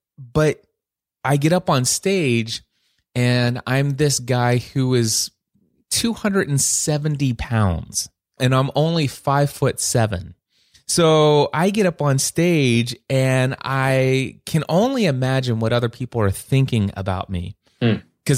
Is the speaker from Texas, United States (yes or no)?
no; Kentucky, United States; Well, if it were here in my hometown in Northern Kentucky, wouldn't have been that big of a deal.